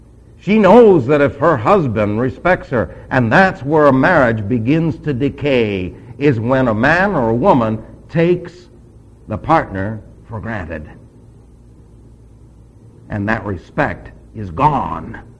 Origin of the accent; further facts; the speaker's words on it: New York, United States; And I said, yo. I was from New York.